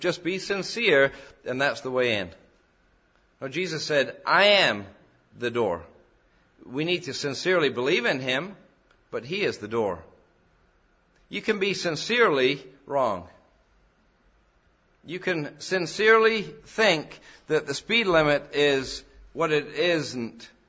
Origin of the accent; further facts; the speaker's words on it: England, United Kingdom; I grew up in England, and we were back there, as some of you know, back in July and August this year.